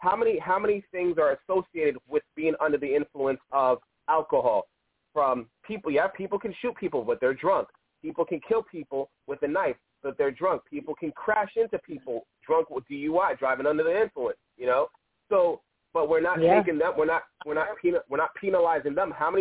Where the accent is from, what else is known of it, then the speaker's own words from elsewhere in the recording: New York, United States; I come from New York. I was one of those people.